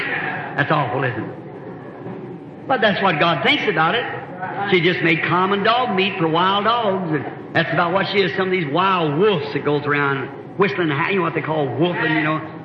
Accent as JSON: {"language": "English", "region": "the South", "country": "United States"}